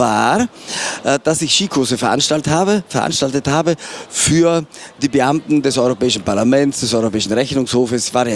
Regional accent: Trentino-Alto Adige, Italy; moved away as an adult; Ja, nein, für mich nicht, das war ja meine Heimat.

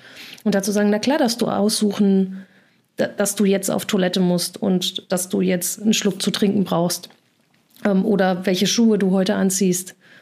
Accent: North Rhine-Westphalia, Germany; ich komme aus NRW

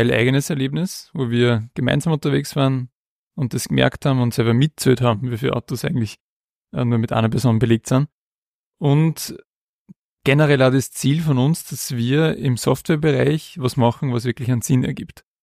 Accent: Königswiesen, Upper Austria, Austria; ursprünglich bin ich aus dem Mühlviertel, aus Königswiesen, Bezirk Freistadt.

